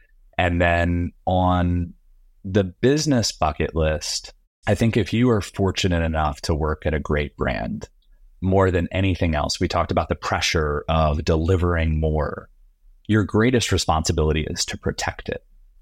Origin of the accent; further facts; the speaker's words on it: Virginia, United States; Ooh, I'm terrible on memory of movies and songs, but I'm from Virginia.